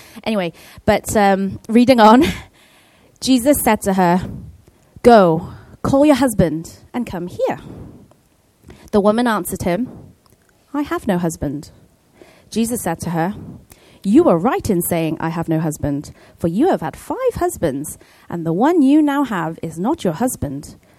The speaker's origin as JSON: {"language": "English", "town": "Cardiff", "region": "Wales", "country": "United Kingdom", "said": "\"Oh, I'm from Cardiff, Wales. I was born in Cardiff.\""}